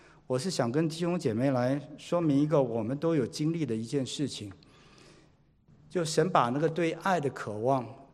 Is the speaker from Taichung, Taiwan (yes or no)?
no; Xindian, New Taipei, Taiwan; also born or lived in Los Angeles, United States / Texas, United States; now in United States; 我刚来美国的时候，脑子里想我的家乡是台湾，我的家乡是新店